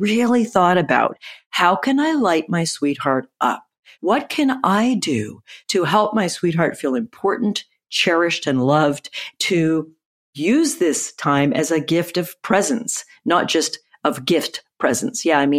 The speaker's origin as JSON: {"language": "English", "country": "Canada", "said": "I'm Canadian, I don't celebrate American Thanksgiving"}